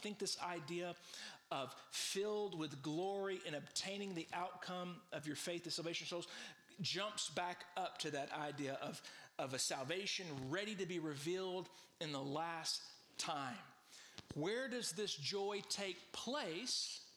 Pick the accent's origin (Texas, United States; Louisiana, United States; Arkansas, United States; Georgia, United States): Louisiana, United States; Shreveport; And then I became a pastor in Bossier City, which is the sister city of my hometown, Shreveport, Louisiana.